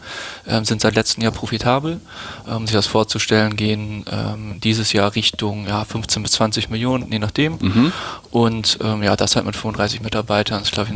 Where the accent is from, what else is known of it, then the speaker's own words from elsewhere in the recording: Lübeck, Schleswig-Holstein, Germany; also born or lived in Hamburg; Dann in Lübeck zur Schule gegangen, ist auch keine Großstadt. Und dann zu der Ausbildung dann nach Hamburg gezogen.